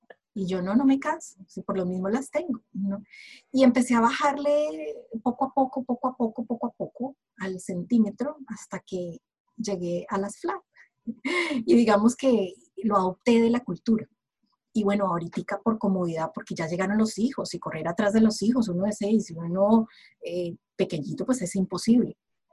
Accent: Colombia; ¿Por qué sabes que soy colombiana?

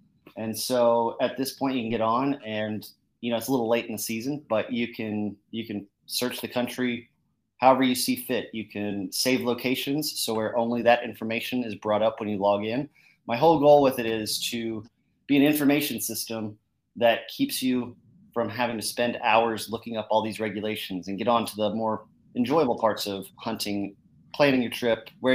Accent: Colorado, United States; also born or lived in Arizona; yeah, I was born in Arizona, kind of moved around a lot. I spent most of my years as a kid in Colorado.

